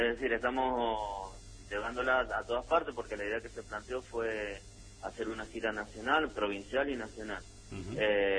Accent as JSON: {"language": "Spanish", "region": "Mendoza", "country": "Argentina", "said": "pinta mucho nuestra idiosincrasia como argentino y como mendocino, sobre todo."}